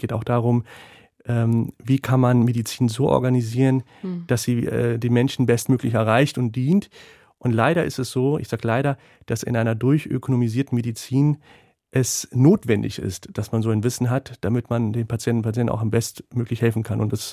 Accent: Germany; Also ich sehe mich auch als Deutscher, also ich bin Deutscher und jemand mit pakistanisch-indischen Wurzeln, aber ich stehe zu meiner Heimat hier in Deutschland.

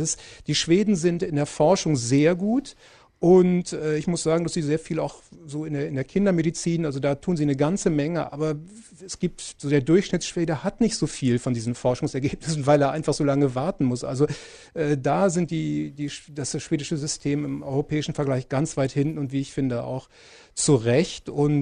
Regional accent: Hamburg, Germany; Ich komme aus Hamburg

